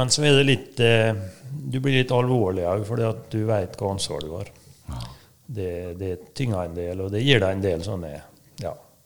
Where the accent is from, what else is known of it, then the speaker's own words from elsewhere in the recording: Molde, Møre og Romsdal, Norway; Jeg vokste opp I Molle.